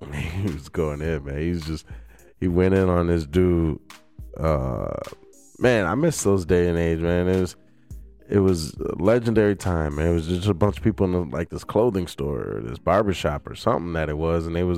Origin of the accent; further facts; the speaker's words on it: Mount Clemens, Michigan, United States; It is in my hometown of Mount Clemens at the Stadium Nightclub.